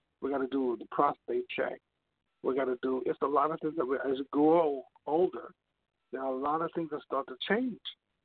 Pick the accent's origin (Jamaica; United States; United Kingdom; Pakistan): Jamaica; I come up from Jamaica where, you know, it's starchy. Everything that we eat is full of starch. You know, we grew up on that kind of stuff, you know.